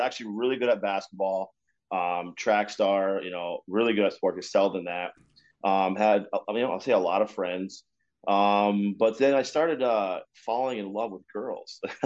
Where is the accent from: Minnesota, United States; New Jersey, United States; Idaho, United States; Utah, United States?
Minnesota, United States; Duluth; also born or lived in Texas / Rapid City, South Dakota; As we grew up here in Duluth, because my stepdad's parents were here, we moved out here actually from South Dakota Rapid City when I was seven. So I've been here since I was like 7 years old. Like I said, originally from Texas.